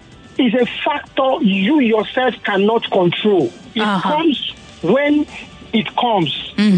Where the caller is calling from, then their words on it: Ikeja, Lagos, Nigeria; I'm coming in from Ikeja.